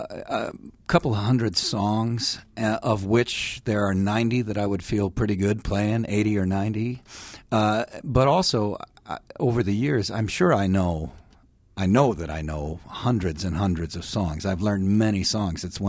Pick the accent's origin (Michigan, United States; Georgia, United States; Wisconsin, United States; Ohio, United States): Wisconsin, United States; Milwaukee; moved away as an adult; also born or lived in Boston; I mean, so I grew up in Milwaukee, and then when I was 22, I moved out to Boston, and I just started playing in the subway